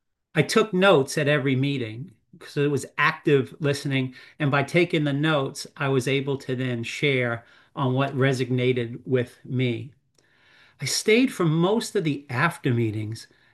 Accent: White Plains, New York, United States; I'm from White Plains, New York.

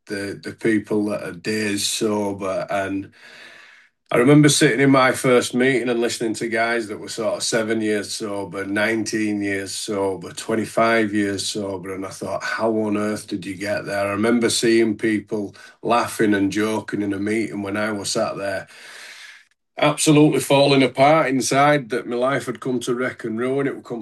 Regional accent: Leeds, Yorkshire and the Humber, United Kingdom; So I'm coming from Leeds in the UK, in the wonderful county of Yorkshire. Commonly known locally as God's own country.

